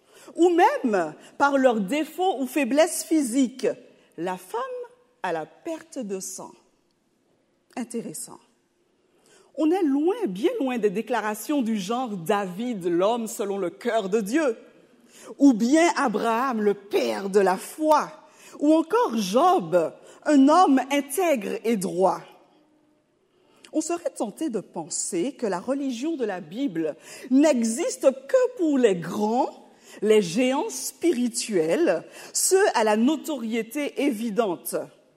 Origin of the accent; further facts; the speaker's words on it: Martinique; moved away as an adult; also born or lived in Haiti; now in France; Alors, effectivement, je viens d'Haïti. J'ai rejoint avec ma mère, mon petit frère, mon père qui était déjà installé en Martinique. J'y ai grandi à partir de l'âge de 3 ans jusqu'à pratiquement 25 ans.